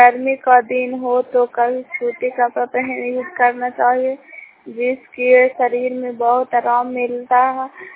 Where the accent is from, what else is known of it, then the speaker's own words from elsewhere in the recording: Puna, Bihar, India; घर पुना प्रखंड हिंसा जिला।